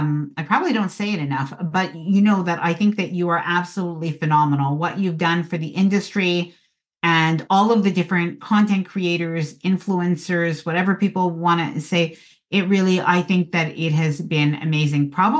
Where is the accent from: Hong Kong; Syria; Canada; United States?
Canada; Montreal, Quebec; And because I'm from Montreal and Quebec, I watched the funeral.